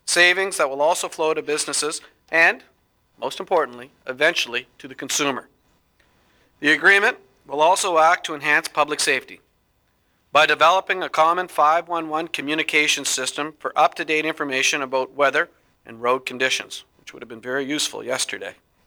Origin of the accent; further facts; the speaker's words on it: the Maritimes, Canada; growing up in the Maritimers, as a Maritimer, you know, you're either a Leafs fan, a Habs fan, or a Bruins fan